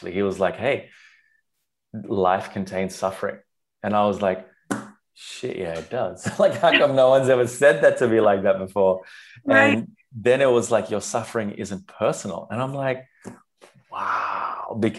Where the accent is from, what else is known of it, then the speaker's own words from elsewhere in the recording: Sri Lanka; although I was raised around Buddhism in Sri Lanka is more focused on the practice of it.